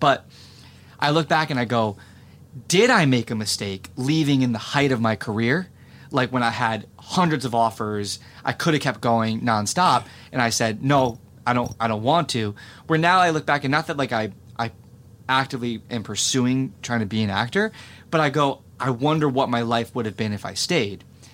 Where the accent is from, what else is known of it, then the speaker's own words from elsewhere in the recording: New Jersey, United States; At the time, I'd never been west of the Mississippi River. I'm from New Jersey.